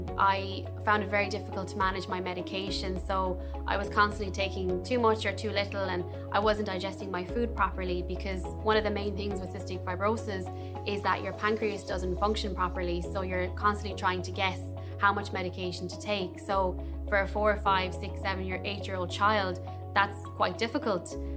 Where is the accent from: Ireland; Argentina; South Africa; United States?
Ireland; Limerick, Munster; I'm from Limerick. I'm 23 years old.